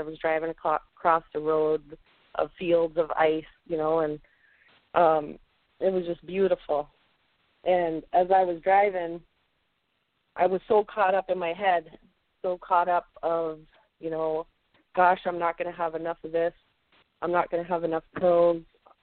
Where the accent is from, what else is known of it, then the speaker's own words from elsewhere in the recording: California, United States; moved away as an adult; now in Sault Ste. Marie, United States; I live currently in Sault Ste. Marie, Michigan, originally from born and raised in California near Santa Cruz.